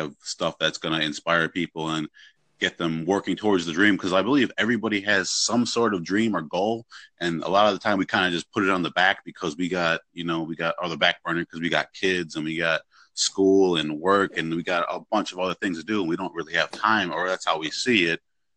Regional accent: Milwaukee, Wisconsin, United States; now in Kenosha, United States; I'm from Milwaukee, Wisconsin. I just recently moved to another city nearby, Kenosha.

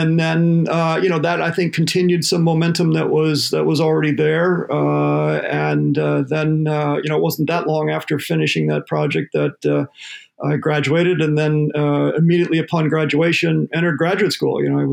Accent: Minnesota, United States; I grew up in the Twin Cities. And when it came time to look for a college, I was interested in getting away from home a bit, but not too far.

